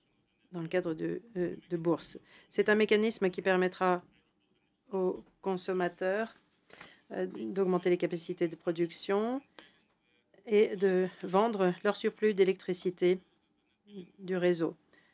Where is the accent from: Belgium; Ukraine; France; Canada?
Ukraine; j'interviens en tant qu'Ukrainien.